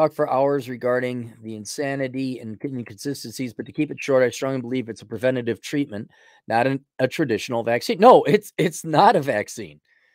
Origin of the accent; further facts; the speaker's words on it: Canada; And as a Canadian, I believe I've been able to travel freely to and from the U.S. as an essential worker.